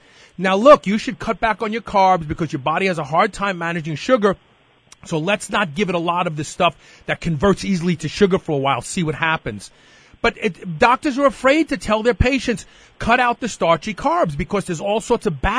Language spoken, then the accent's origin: English; New York, United States; He was from New York. I was from New York.